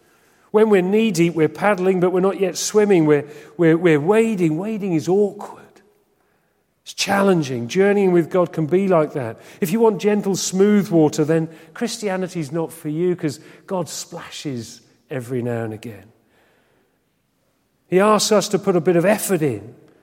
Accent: Exeter, South West England, United Kingdom; I was not brought up in London. I know many of you born and bred in London. I was born and bred by the sea. Exeter, we used to go down Dawlish Warren all the time.

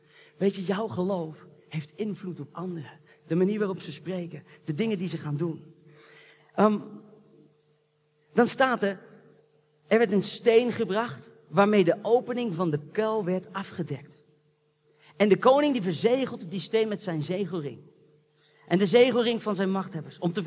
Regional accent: The Hague, South Holland, Netherlands; Onlangs was ik in Den Haag, dat is de stad waar ik geboren ben en opgegroeid. Midden in de stad.

